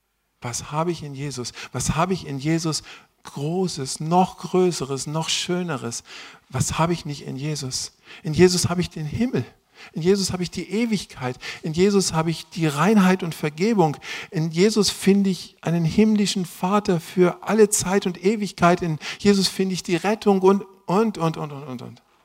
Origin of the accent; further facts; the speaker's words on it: Northern Germany, Germany; Ich komme ja aus dem Norden und so.